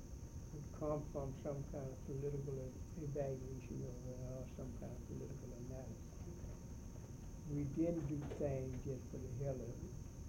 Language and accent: English; Marion Junction, Alabama, United States; moved away; In fact, he's from my hometown, Marion Junction, Alabama, which is below 7. Him and I got on the freight train and hoboed up here.